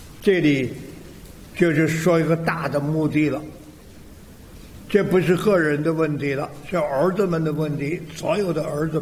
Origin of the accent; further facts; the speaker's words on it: Tianjin, China; born there; 像我就是生在河北省天津啊，然后啊这一辈子啊就哎呀经历了好多事儿